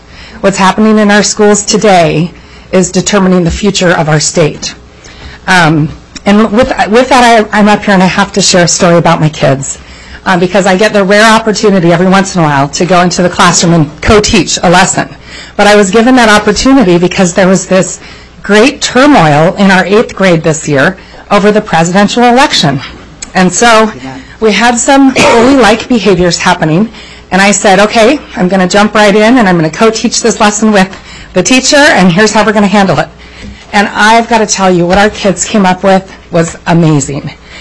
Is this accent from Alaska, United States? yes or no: yes; Kodiak, Alaska, United States; I'm a 43-year Alaskan, born and raised in Kodiak.